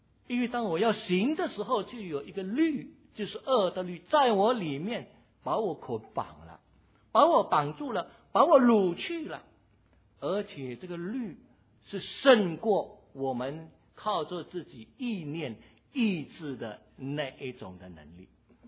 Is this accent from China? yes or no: no; Singapore; 那我们新加坡人喜欢用这个 tissue 啊，这个纸巾